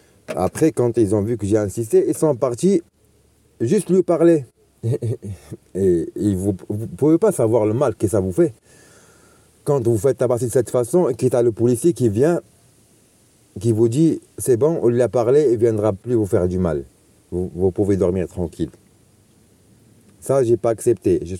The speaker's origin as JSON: {"language": "French", "country": "France", "tie": "born or raised there", "said": "ma famille est blanche, tous mes amis sont blancs, j'étais élevé par des Français, j'ai grandi en France"}